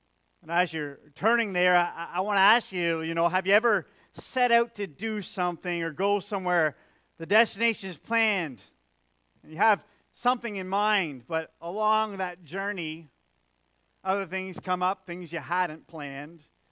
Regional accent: Canada; One of the greatest and biggest blessings of growing up in Canada is that we have many options.

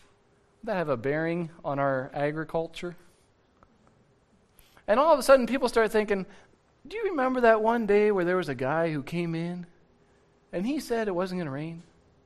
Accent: Cleveland, Ohio, United States; I grew up in Cleveland, Ohio, just on the other side of the lake, so I call it Southern Ontario, all right?

